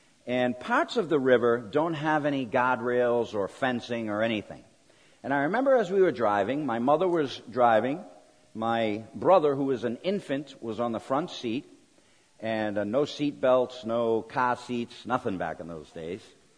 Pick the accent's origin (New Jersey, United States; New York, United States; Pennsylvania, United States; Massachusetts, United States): Massachusetts, United States; Boston; Let me start in the beginning. I grew up in the Boston area.